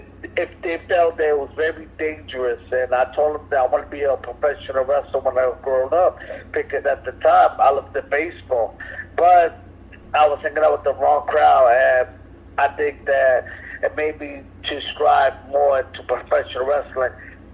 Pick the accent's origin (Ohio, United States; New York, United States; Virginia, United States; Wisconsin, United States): New York, United States; New York City; and of course, I was from New York City, and it was all about Hulk Hogan.